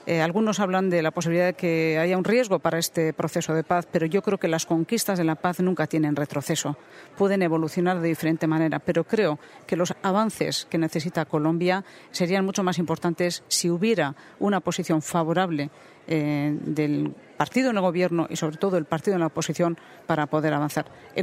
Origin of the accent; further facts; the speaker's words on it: Basque Country, Spain; nosotros tenemos vínculos como vascos